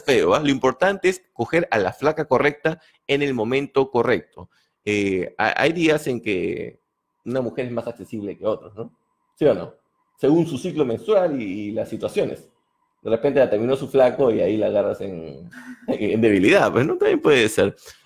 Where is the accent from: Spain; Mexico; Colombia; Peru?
Peru; Mira, yo soy peruano y para decir que alguien es feo es porque tiene que ser bien feo